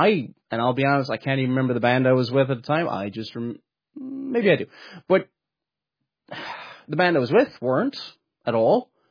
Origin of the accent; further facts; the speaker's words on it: Munster, Ireland; I'm not from Cork City, but I'm from near Cork City, from the south of Ireland.